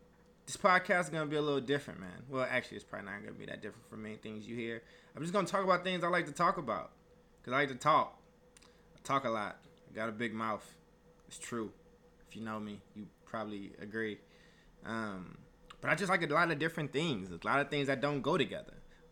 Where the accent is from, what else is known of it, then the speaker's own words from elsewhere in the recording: Oakland, California, United States; also born or lived in Chicago; I live in Oakland, California. I was born in Chicago. Been in Oakland since I was about 9.